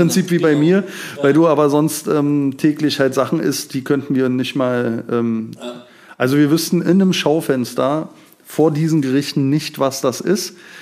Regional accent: Thuringia, Germany; accent: Thuringian; now in Berlin, Germany; Aber ich finde, und an unserem Dialekt hört man nur Thüringer.

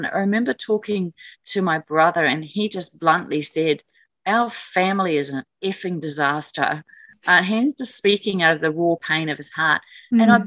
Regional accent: New Zealand; also born or lived in Australia; So as a very young child, my parents, first of all, we moved from Australia to New Zealand.

